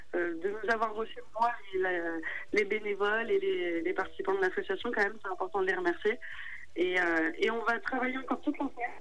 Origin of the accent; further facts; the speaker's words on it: Algarve, Portugal; je suis de l'Algarve